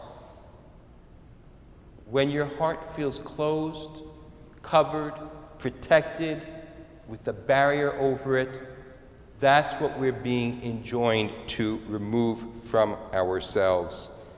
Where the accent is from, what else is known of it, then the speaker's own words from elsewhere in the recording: United States; And I think it reminds us that as an American, we can look at public policy in a great many ways